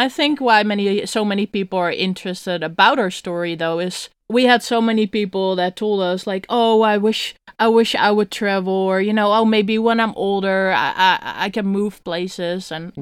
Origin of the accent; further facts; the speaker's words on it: Netherlands; English is a second language; moved away; also born or lived in Switzerland; Growing up in Holland, it never really felt like home. Even though I'm obviously Dutch.